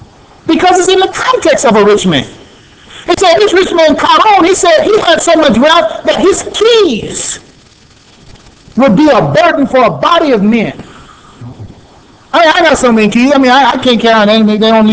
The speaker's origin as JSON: {"language": "English", "country": "United States", "said": "I'm an American. And I got a right to criticize my country, my government."}